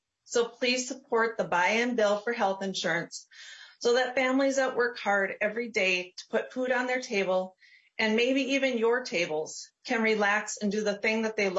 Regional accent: Minnesota, United States; I'm from Chippewa County.

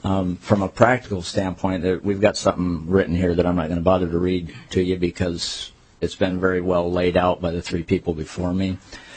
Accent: California, United States; now in Minnesota, United States; I'm not a Minnesota native. I grew up in California, so my background is Kaiser Permanente.

